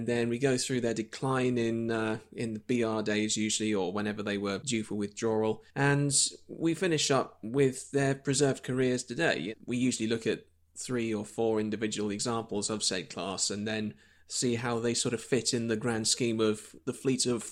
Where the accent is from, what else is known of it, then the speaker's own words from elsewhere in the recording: Harrogate, Yorkshire and the Humber, United Kingdom; born there; I was born in Harrogate in 1987